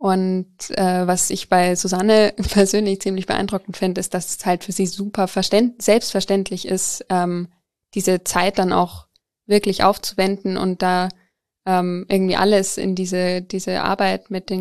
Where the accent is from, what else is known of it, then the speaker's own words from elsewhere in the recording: Coburg, Bavaria, Germany; ich komme eigentlich aus Coburg